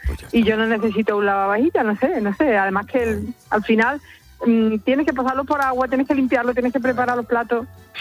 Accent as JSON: {"language": "Spanish", "town": "Los Santos de Maimona", "region": "Extremadura", "country": "Spain", "said": "yo soy de Los Santos de Maimona, pero ahora mismo estoy en Zafra comprando, en Badajoz."}